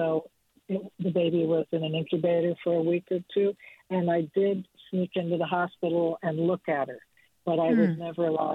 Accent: Minnesota, United States; now in Aspen, United States; I was spending some time, a year living out in Aspen, Colorado. I'm originally from Minnesota.

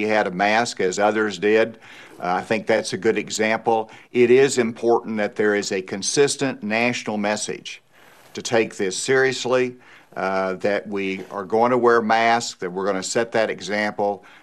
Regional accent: Bentonville, Arkansas, United States; Well, we've already moved one in Bentonville, which is my hometown.

